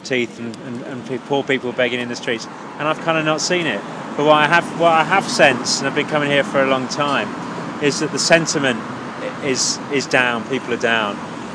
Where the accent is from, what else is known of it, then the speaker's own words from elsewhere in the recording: United Kingdom; moved away as an adult; now in Ireland; No, of course it's not, being British, no.